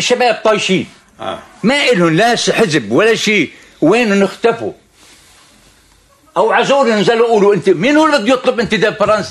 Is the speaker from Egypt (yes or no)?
no; Lebanon; نحن سجلنا انتصار على إسرائيل سنة 2006 وسنة 2000 أخرجناها من لبنان